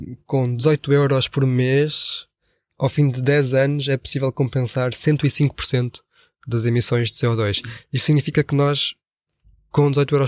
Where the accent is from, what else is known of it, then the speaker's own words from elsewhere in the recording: Portugal; Será que somos nós, portugueses e portuguesas, que somos poupadinhos nesta questão